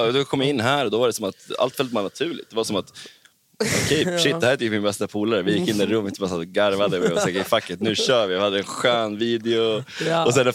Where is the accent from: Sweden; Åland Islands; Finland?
Sweden; jag kommer från Sverige.